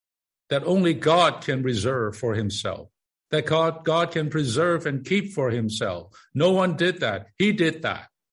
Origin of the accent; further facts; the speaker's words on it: Hong Kong; moved away; I came from Hong Kong back in the 60s.